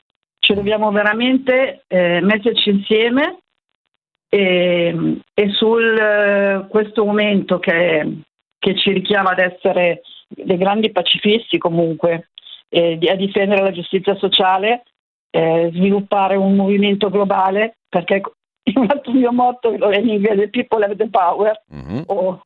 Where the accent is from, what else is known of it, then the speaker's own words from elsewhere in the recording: Milan, Lombardy, Italy; now in Carugate, Italy; anche perché sono nata a Milano, cresciuta, cioè vissuto a Milano 30 anni, adesso abito a Carugate